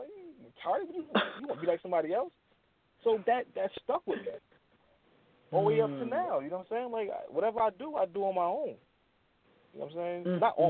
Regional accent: California, United States; I had a Raiders jacket. I had a Raiders Scully. Yeah, I was from Cali.

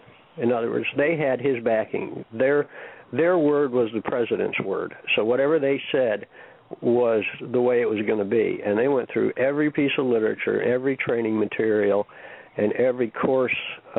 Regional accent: New York, United States; now in Houston, United States; I'm from New York. I'm very familiar with Rochester

